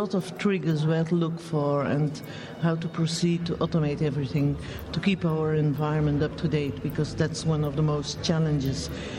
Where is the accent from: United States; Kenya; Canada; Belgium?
Belgium; Brussels; I come from Belgium.